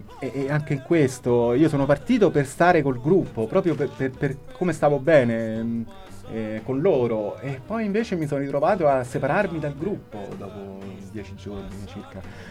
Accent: Abruzzo, Italy; io ne parlavo anche durante il viaggio delle mie origini abruzzesi, del mio paese

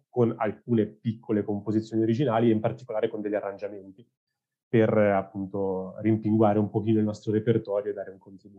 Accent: Tuscany, Italy; avete capito che sono toscano

